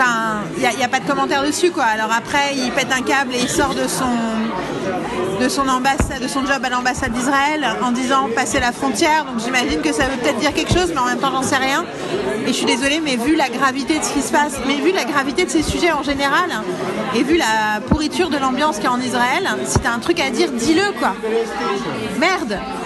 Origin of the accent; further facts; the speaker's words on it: France; now in Germany; Moi, je me sentis doublement insultée en tant que française et en tant que juive. Alors, ok, pas juive pratiquante et pas juive religieuse, mais malgré tout, c'est mon identité.